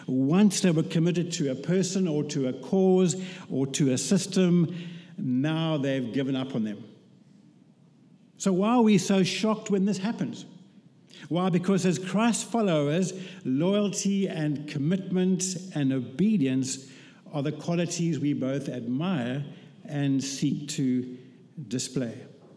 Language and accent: English; Port Elizabeth, Eastern Cape, South Africa; my hometown is Port Elizabeth. You need to know that times have changed. It's now called Gqeberha.